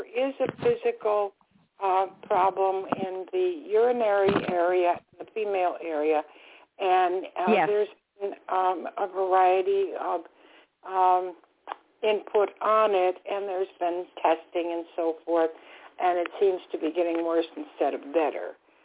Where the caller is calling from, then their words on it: Florida, United States; I'm calling from Florida.